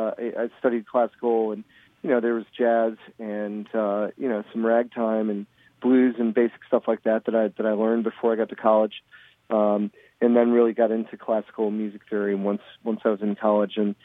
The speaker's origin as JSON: {"language": "English", "town": "Western Springs", "region": "Illinois", "country": "United States", "tie": "born or raised there", "said": "Grew up outside of Chicago in a little town called Western Springs. Went to high school in LaGrange, Illinois, so kind of southwest suburbs."}